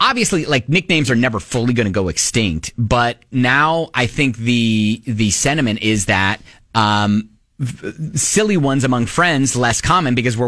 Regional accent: Columbus, Ohio, United States; The name was that of a meteorologist where I grew up in Columbus, Ohio.

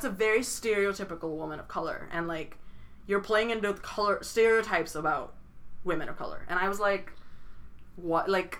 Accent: Saudi Arabia; So I made a film about growing up in Saudi Arabia.

